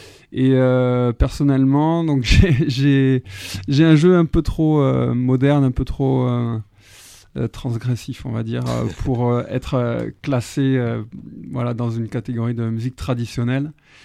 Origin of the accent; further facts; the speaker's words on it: Saint-Étienne, Auvergne-Rhône-Alpes, France; born there; Moi, je suis né à Saint-Étienne, mais non.